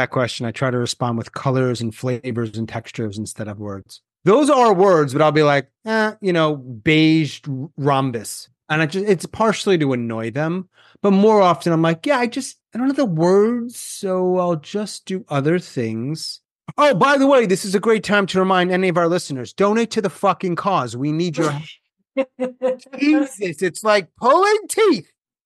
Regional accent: Long Island, New York, United States; moved away as an adult; I'm from Long Island.

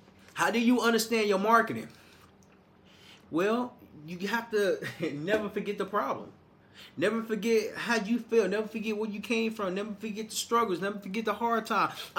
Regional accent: Little Rock, Arkansas, United States; I remember standing in this house when I was raised in Little Rock, Arkansas, by a single mom raising three boys by herself.

